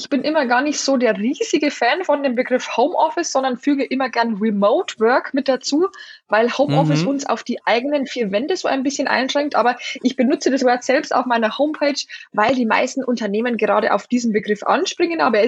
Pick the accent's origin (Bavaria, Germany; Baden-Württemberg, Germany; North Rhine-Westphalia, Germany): Bavaria, Germany; moved away as an adult; now in Berlin, Germany; vor 7 Jahren bin ich ganz frisch nach Berlin gezogen. Und wie du hören kannst, ich komme nicht ursprünglich aus Berlin, ja, sondern bin aus der Nähe von Passau, aus Bayern. Und meine Familie lebt dort.